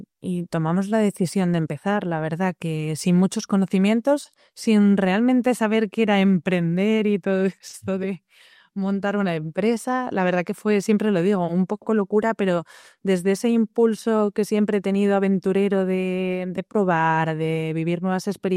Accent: Madrid, Community of Madrid, Spain; yo soy de Madrid

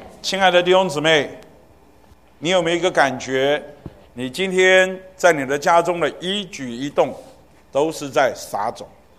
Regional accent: China; 我们中国人常讲身教重于言教

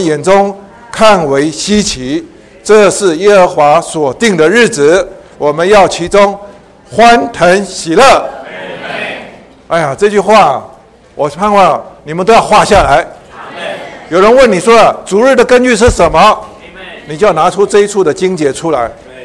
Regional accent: China; 我们中国人星期一嘛，对不对？

